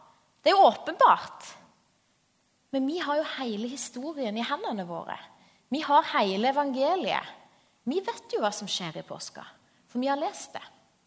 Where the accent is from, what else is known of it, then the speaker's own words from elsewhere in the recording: Agder, Norway; I hvert fall som sørlending som er det, eller kanskje ja vel.